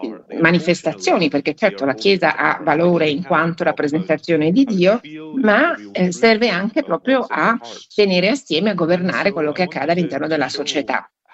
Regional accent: Scotland, United Kingdom; avrò scoperto una parte del mio paese che non conoscevo

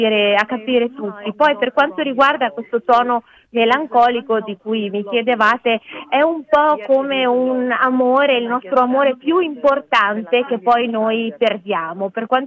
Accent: Iran; Italian is a second language; quello che sta facendo il patriarcato nel mio paese. L'Iran in generale è sempre stato un soggetto delle mie forme artistiche

